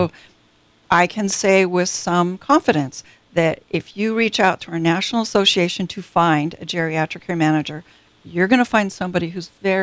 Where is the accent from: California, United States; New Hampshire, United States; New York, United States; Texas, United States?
California, United States; because I'm from the Bay Area originally, I still have former clients.